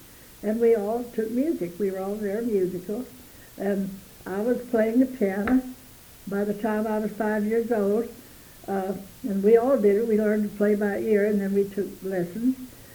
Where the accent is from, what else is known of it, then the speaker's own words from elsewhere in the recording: Round Rock, Texas, United States; Growing up in Round Rock was a real treat because we had a creek, a nice little creek going through there, where we could go swimming.